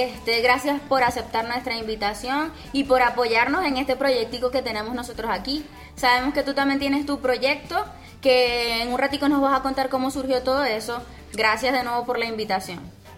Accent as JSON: {"language": "Spanish", "town": "Maracaibo", "region": "Zulia", "country": "Venezuela", "said": "aquí yo te voy a hablar maracucho, porque yo soy maracucha."}